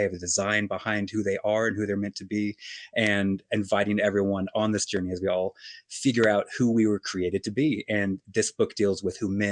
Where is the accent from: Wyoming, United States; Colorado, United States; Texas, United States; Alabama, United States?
Colorado, United States; also born or lived in New York / Los Angeles; I live from New York to LA, and I often go to my hometown in Colorado.